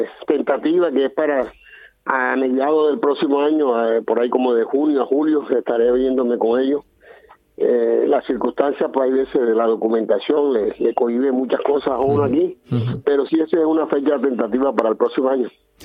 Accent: Barranquilla, Atlántico, Colombia; moved away as an adult; Yo soy de Barranquilla, Colombia, y tengo a mis hijos allá en Colombia todavía, ya mi esposa está conmigo aquí

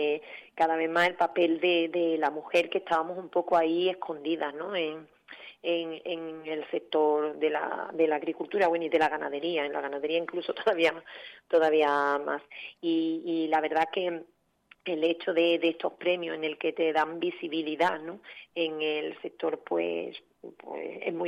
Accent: Seville, Andalusia, Spain; Yo vengo del mundo urbano porque soy sevillana, me he criado en un barrio de Sevilla

